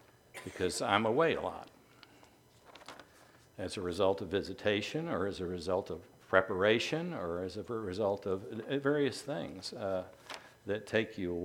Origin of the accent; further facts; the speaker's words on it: New York City, New York, United States; now in Nashville, United States; Growing up in New York City, I knew I was in water that wasn't my water.